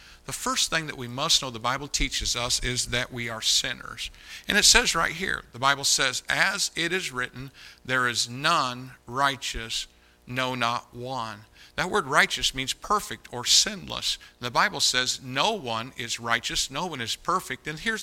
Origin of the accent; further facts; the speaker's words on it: Brazil, Indiana, United States; also born or lived in Greencastle; I was born over in Greencastle. My mom and dad took a job over in Terre Haute, so we moved to Brazil, Indiana.